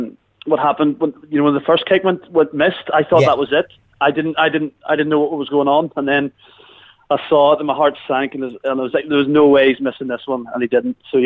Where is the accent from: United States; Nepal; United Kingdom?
United Kingdom; Northern Ireland; We're technically Northern Irish, but I'm not really into technicalities, so that's fine.